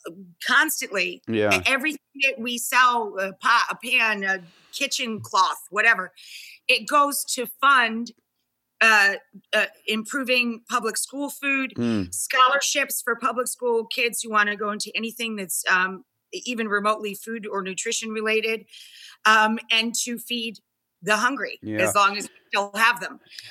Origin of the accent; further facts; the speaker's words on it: United States; I'm an American.